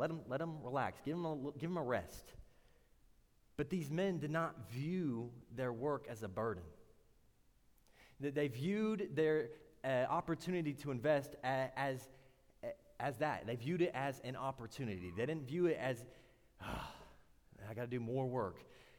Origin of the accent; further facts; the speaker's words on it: Omaha, Arkansas, United States; I came from Omaha, Arkansas, and I think we're a little behind over there.